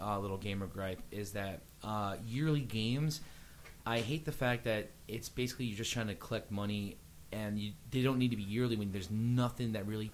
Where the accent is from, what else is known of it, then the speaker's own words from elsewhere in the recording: United States; I'm American, but you know what officially made me stop buying Madden was FIFA.